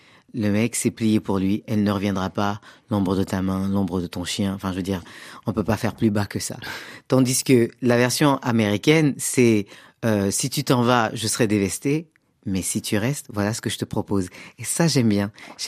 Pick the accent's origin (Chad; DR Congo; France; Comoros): Comoros; first language Comorian; Oui, c'est ma langue maternelle.